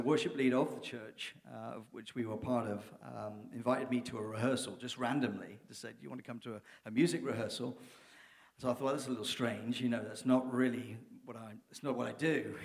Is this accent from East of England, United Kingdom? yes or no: yes; Peterborough, East of England, United Kingdom; moved away as an adult; And we had moved from a city called my hometown, which our hometown, both my wife's and I, Peterborough, which is north of London, kind of the same size of Oakville.